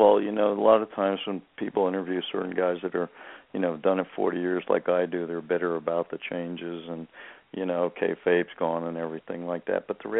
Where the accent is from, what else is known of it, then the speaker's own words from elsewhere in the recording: Miami Beach, Florida, United States; We worked Miami Beach, was my hometown.